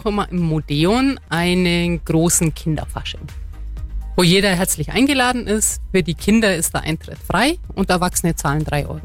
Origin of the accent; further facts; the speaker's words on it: Marktoberdorf, Bavaria, Germany; Ich bin aus Markt Oberdorf, bin in Markt Oberdorf aufgewachsen